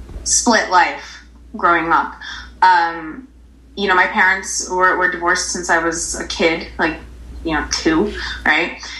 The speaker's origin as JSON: {"language": "English", "town": "Paterson", "region": "New Jersey", "country": "United States", "tie": "born or raised there", "said": "you know, growing up in Paterson, essentially."}